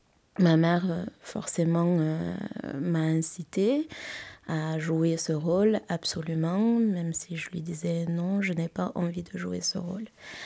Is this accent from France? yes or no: no; Madagascar; En fait, je suis malgache, du coup j'ai la peau... Je suis black, quoi, comme on dit.